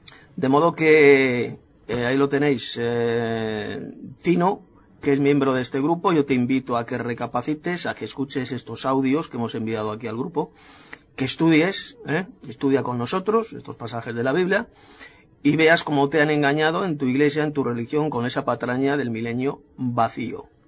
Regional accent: Madrid, Community of Madrid, Spain; de Madrid, España.

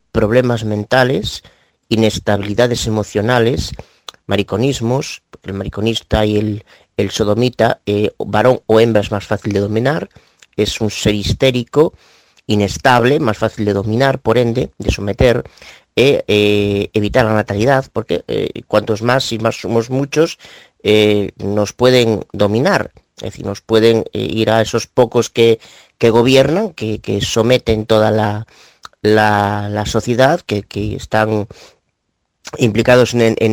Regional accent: Vigo, Galicia, Spain; Yo soy gallego, aquí de Vigo.

